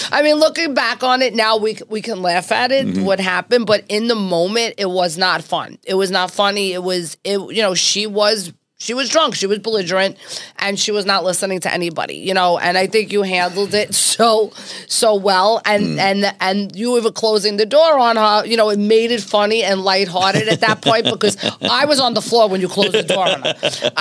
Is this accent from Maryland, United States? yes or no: no; New York, United States; Well, I'm an Italian from New York.